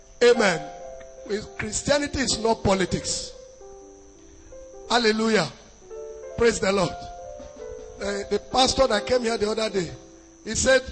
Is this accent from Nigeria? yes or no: yes; Nasarawa, Nigeria; I come from the north. I come from Nasarawa State.